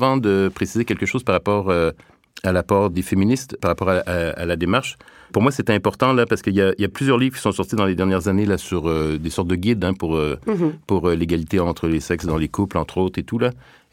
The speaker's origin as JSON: {"language": "French", "town": "Montreal", "region": "Quebec", "country": "Canada", "said": "Donc, je viens du Québec, donc de la banlieue de Montréal."}